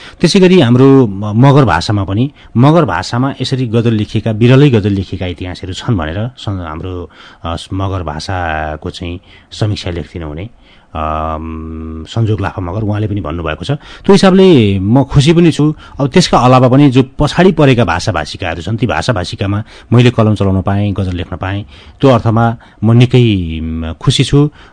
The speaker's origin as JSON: {"language": "Nepali", "town": "Hajariya", "region": "Madhesh Province", "country": "Nepal", "tie": "born or raised there", "said": "म पहिला सर्लाईको हजरियामा, मेरो घर पहिला हजरिया हो, अहिले चाहिँ हरियाणामा बस्छु। हजरियामा हुँदाखेरि मगर गाउँ थियो, त्यो मगर गाउँले मलाई मगर भाषा सिक्न प्रेरित गर्यो।"}